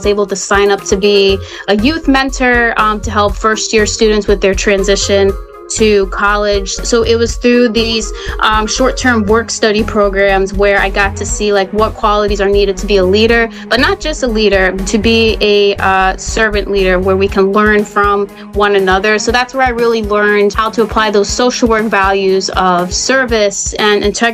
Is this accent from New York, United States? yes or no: no; Maryland, United States; I was born and raised in Maryland, but I was able to go out of state to Immaculata, Pennsylvania, to a small college called Immaculata University.